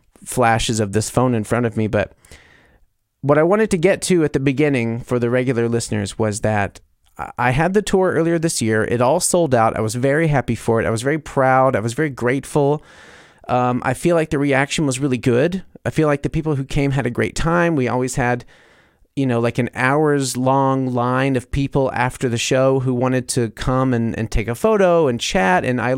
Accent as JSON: {"language": "English", "region": "the South", "country": "United States", "said": "I'm from there. I'm from the South, especially."}